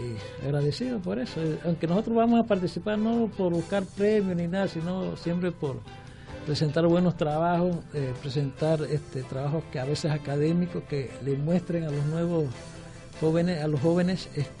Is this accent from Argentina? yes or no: no; Coclé, Panama; yo orgullosamente coclesano, natariego.